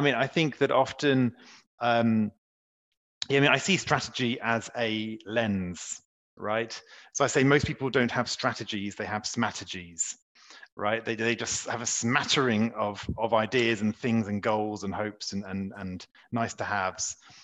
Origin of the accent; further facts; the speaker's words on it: United Kingdom; now in Paris, France; So I'm a Brit, as you can probably tell, although I now live in Paris, just outside Paris in France.